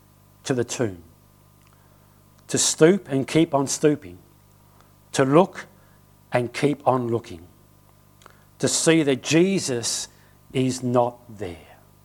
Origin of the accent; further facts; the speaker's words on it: England, United Kingdom; born there; also born or lived in Australia; I was born in England.